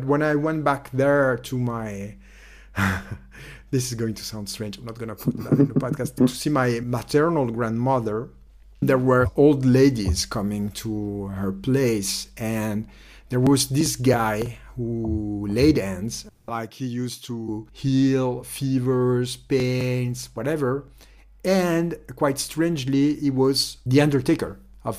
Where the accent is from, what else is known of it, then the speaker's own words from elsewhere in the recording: Corsica, France; Well, I grew up in Corsica. In a very rural environment, like extremely rural.